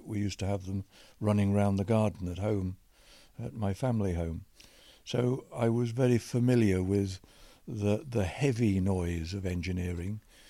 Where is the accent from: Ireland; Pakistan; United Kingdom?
United Kingdom; Gerrards Cross, South East England; born there; I was born in Gerrards Cross, just outside London, and that was in 1939, November.